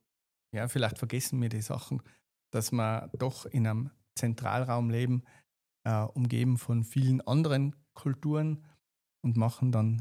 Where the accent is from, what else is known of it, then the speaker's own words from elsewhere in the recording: Tyrol, Austria; weil ich bin ja Tiroler.